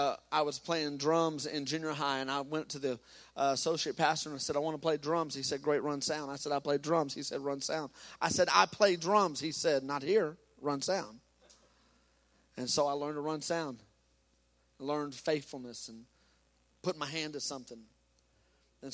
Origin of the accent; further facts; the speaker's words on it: Waco, Texas, United States; I'm from Texas. I had roots in Texas.